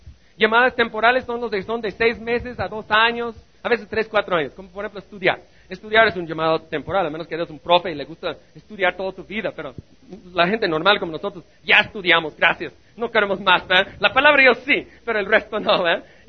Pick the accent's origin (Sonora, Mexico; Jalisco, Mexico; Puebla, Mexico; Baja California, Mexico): Baja California, Mexico; Maneadero; Todos los ensenadenses desprecian mi pueblo. Pero a mí me encanta. Y es el lugar indicado en toda la tierra donde yo, a mí me gustaría vivir, y vivo feliz ahí.